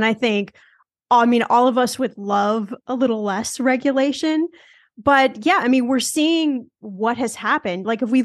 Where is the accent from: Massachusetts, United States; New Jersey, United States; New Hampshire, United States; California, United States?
California, United States; Los Angeles; I'm from Los Angeles, you know, the Staples Center, which it will always be the Staples Center to me, where the Lakers used to play